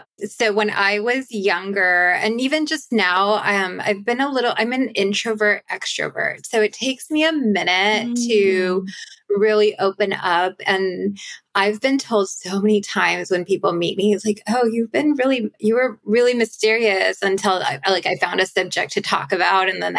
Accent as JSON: {"language": "English", "country": "India", "said": "And I'm Indian. I grew up with Ayurveda infused in my life."}